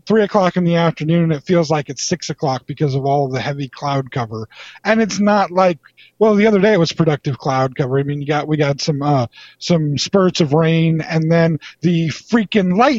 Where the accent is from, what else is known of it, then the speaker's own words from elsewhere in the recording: California, United States; we're from the North Valley of California.